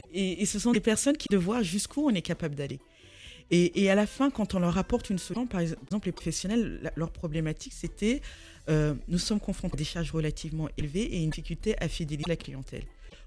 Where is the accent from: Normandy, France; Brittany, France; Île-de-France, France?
Île-de-France, France; Paris; born there; Je suis née à Paris dans le 18e.